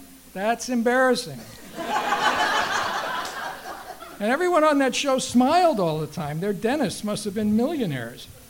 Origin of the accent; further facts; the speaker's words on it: Milwaukee, Wisconsin, United States; Growing up in Milwaukee, I had a hard time avoiding … Milwaukee and Chicago were his stomping grounds.